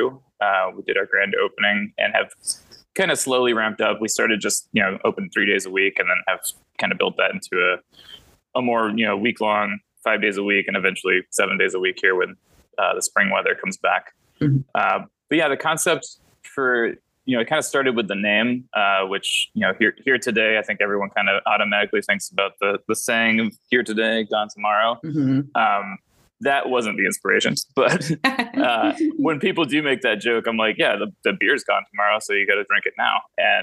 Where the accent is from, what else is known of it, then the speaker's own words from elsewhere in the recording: Texas, United States; I grew up in Texas, like I mentioned, and when I started drinking, you know, I turned 21